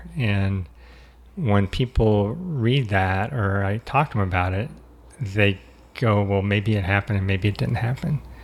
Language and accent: English; California, United States; We grew up in Southern California, and so there wasn't a lot of snow.